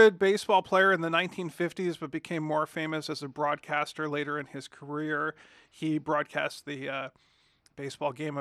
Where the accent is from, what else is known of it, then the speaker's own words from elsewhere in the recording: Cleveland, Ohio, United States; somebody who really brought me a slice of what baseball was like outside of my hometown of Cleveland.